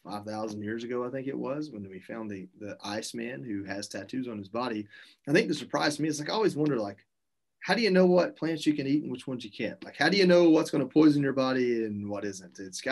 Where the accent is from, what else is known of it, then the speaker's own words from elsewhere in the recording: United States; But as far as choosing to get a tattoo, being what I believe as an American, a part of our warrior culture, it makes complete sense